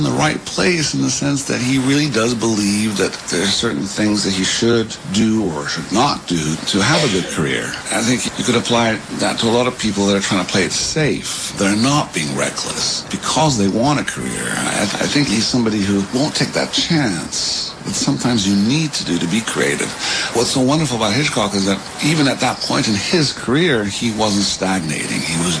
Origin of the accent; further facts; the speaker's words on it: Ireland; growing up in Ireland, where, you know, weaving a yarn, telling a tall tale was part of life